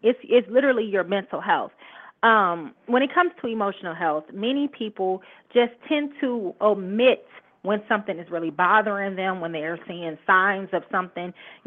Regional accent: Gary, Indiana, United States; also born or lived in Midwest; Actually, I was born and raised in Gary, moved around the Midwest.

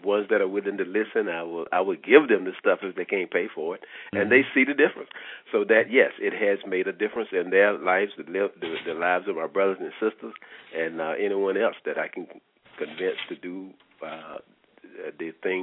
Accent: North Carolina, United States; Well, I'm from North Carolina. We lived on a farm. We raised our own food, but a lot of the food that we raised was pork, and pork is full of parasites.

